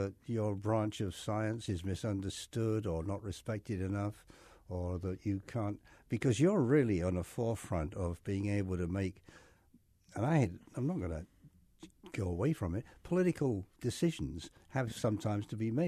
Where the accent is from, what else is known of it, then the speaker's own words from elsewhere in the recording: England, United Kingdom; Growing up in England, I was warned, you know, because we had